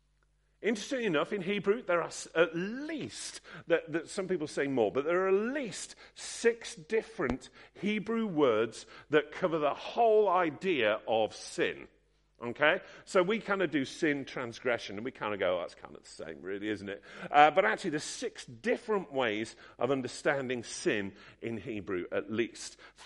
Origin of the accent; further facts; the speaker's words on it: England, United Kingdom; Yes, I'm a brash northern missionary to you southerners.